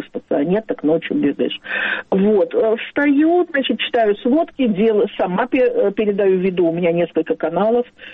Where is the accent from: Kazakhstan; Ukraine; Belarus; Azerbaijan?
Azerbaijan; Baku; now in Ashkelon, Israel; Я из Баку, да. Да, я из Баку.